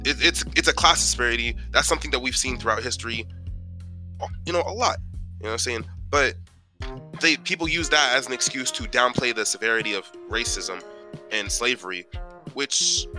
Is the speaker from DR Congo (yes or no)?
yes; DR Congo; because I'm from the Congo. I'm African, Democratic Republic of Congo.